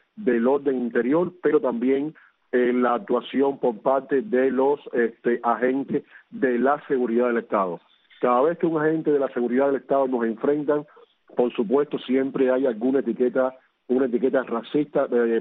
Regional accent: Cuba; me preocupa como cubano y como persona joven

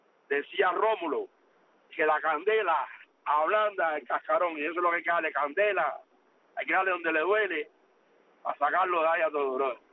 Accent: Guanabacoa, Havana, Cuba; que bendiga a Baracoa, que bendiga a Guanabacoa, el pueblo donde me crié.

